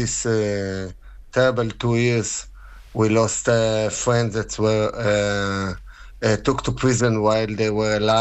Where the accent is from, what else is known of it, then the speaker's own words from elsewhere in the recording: Nir Oz, Southern District, Israel; born there; English is a second language; I was born in Kibbutz Nir Oz where there was a terrible massacre as well.